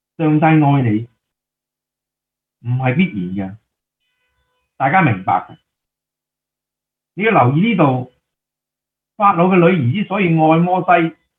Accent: China; 我哋中国人都好有智慧，我哋系有爱嘅。

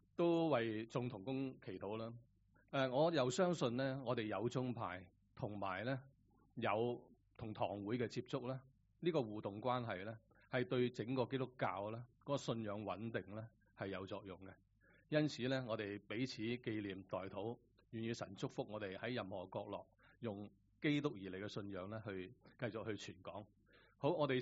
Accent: Hong Kong; 我们香港人开始都想了，在网上都谈了

